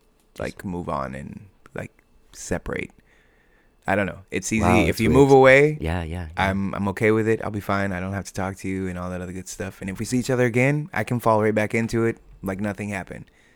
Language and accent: English; Hawaii, United States; born there; I was born in Hawaii.